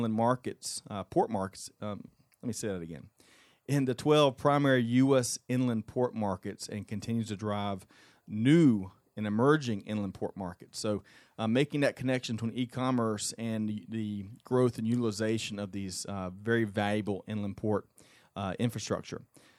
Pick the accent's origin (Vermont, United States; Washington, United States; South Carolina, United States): South Carolina, United States; I'm from Little Town, South Carolina, but a great town in Georgia, West Point.